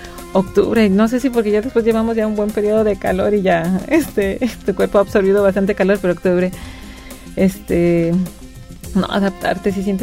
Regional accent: Guadalajara, Jalisco, Mexico; now in Puerto Vallarta, Mexico; yo soy originaria de Guadalajara. Claro que cuando estaba allá pues no le batallaba y a lo mejor a veces sí usaba crema, pero claro que llegué a Vallarta

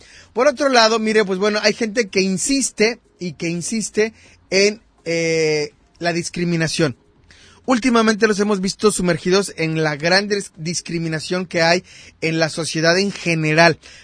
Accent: Mexico; Es una parte importante de nuestra historia como mexicanos

